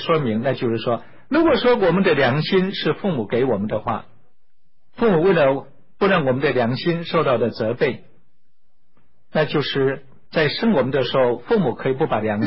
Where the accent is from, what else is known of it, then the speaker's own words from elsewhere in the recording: China; 我们中国人也常说，举头三尺有神明